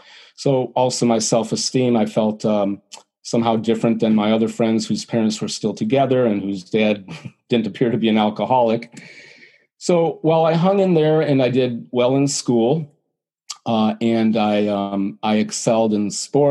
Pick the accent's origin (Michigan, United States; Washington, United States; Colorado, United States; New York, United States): Michigan, United States; Detroit; I live in Metro Detroit, but I grew up in Detroit